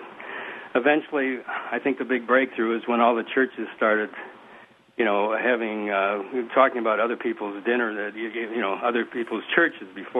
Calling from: Champaign, Illinois, United States; Champaign.

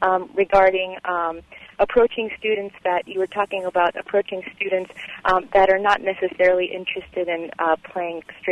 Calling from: Charleston, United States; I'm currently calling from Charleston, but I'm a new piano teacher based in Los Angeles, actually, in California

